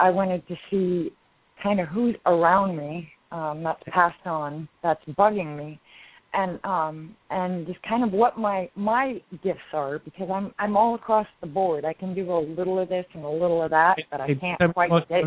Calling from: Lynnwood, Washington, United States; From Lynnwood, Washington.

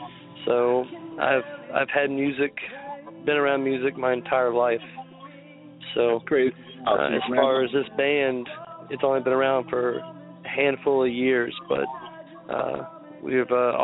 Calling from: Baton Rouge, Louisiana, United States; I'm calling from Baton Rouge.

